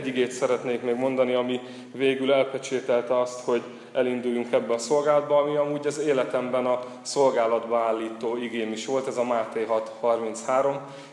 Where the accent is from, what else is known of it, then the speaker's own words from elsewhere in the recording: Szombathely, Vas, Hungary; Én amúgy Szombathelyen nőttem fel, tehát nem a szomszédból érkeztem ide, feleségem pedig Érdről jöttünk ide.